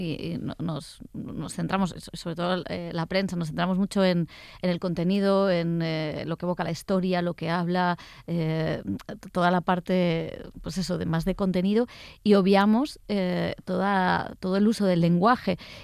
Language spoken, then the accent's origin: Spanish; Elda, Valencian Community, Spain; Tú tienes esta cosa que tiene también Elda, que es mi pueblo, de una parte muy valenciana